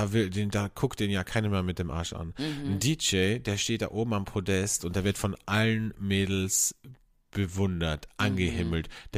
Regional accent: Carinthia, Austria; moved away as an adult; now in Vienna, Austria; als ich von Kärnten, von meinem Bundesland, wo ich aufgewachsen bin, nach Wien gezogen bin. Okay, da war ich 18, 19

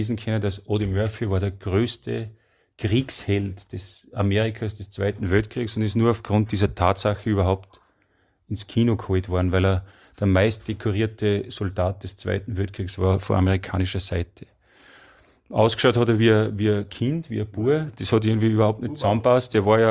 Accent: Salzburg, Austria; Mit meiner Heimatstadt. Mit unserer Heimatstadt. Mhm. Wir sind ja quasi im Ausläufer von Salzburg.

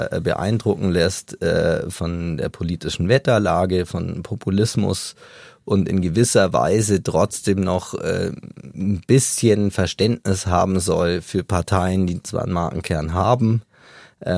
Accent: Memmingen, Bavaria, Germany; now in Munich, Germany; Bei Memmingen, im Allgäu, der auch in München lebt

